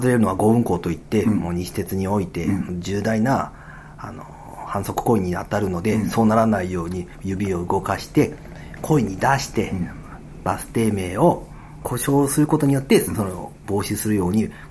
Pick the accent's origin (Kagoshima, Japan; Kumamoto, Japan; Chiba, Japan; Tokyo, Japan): Kumamoto, Japan; Amakusa; now in Fukuoka, Japan; 私は天草出身で、小さい頃からバスしかない島で育ち、乗り物が大好きで、今福岡で就職して出てきて